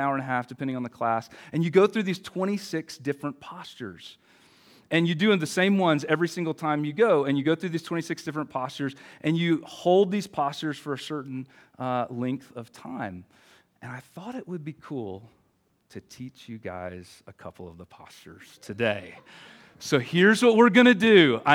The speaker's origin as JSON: {"language": "English", "region": "the South", "country": "United States", "tie": "born or raised there", "said": "I grew up in the South, in like conservative family and conservative culture."}